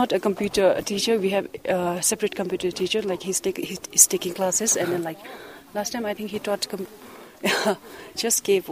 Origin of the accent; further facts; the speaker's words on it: Thimphu, Bhutan; English is a second language; I'm from Thimphu, so I come here for the first time in Bumthang